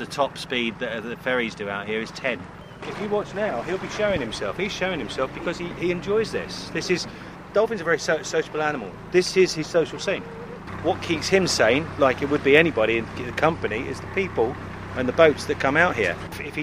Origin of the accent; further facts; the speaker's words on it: South West England, United Kingdom; I'm from Dorset, England, so I travel probably it's 15 hours door-to-door to get here